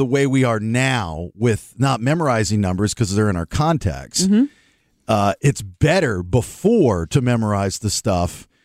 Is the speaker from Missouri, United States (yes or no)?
no; Maryland, United States; also born or lived in Atlanta; I could tell you the address that I grew up in Maryland as a kid, but I couldn't tell you the address of my Atlanta address a year ago.